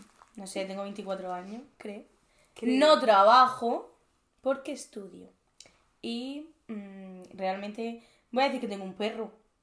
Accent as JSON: {"language": "Spanish", "town": "Murcia", "region": "Region of Murcia", "country": "Spain", "said": "Pues nada, somos las tres de Murcia, estamos en Cabezo de Torres ahora mismo."}